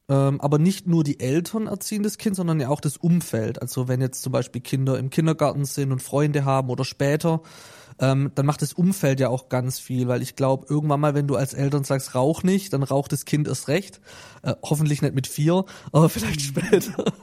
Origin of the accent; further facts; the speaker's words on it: Italy; Eine Mentalität, ich bin Italiener, ich habe eine andere Mentalität wie du und es ist auch völlig in Ordnung.